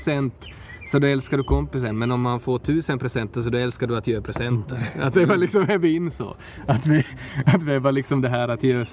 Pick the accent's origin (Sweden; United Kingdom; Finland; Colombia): Finland; Maxmo, Ostrobothnia; väldigt häftig skivrelease också i min hemby Maxmo.